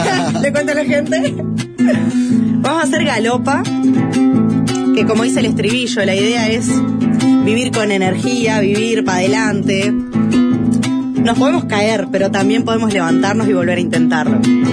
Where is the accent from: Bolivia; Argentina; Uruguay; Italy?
Uruguay; somos uruguayos